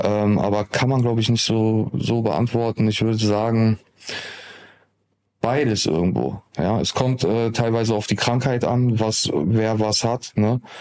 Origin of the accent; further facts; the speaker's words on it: Düsseldorf, North Rhine-Westphalia, Germany; wir sind jetzt gerade hier in Düsseldorf, in meiner Heimatstadt